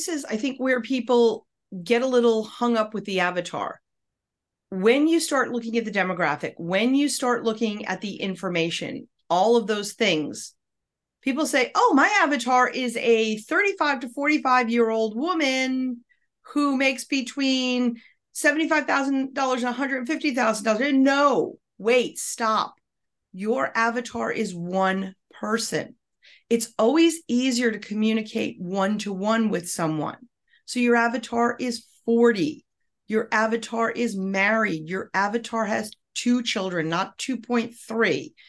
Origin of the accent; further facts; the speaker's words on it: New York, United States; I'm from New York. I'm Italian. I speak very fast. I speak with my hands.